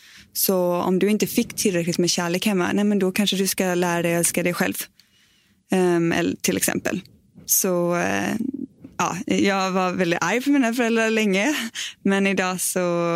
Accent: Gothenburg, Västra Götaland County, Sweden; now in Stockholm, Sweden; jag har varit den senaste tiden i Stockholm. Men jag är född i Göteborg.

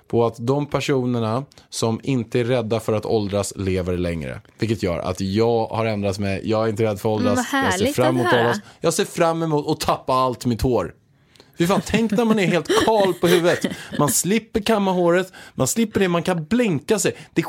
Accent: Småland, Sweden; jag kommer egentligen från Småland.

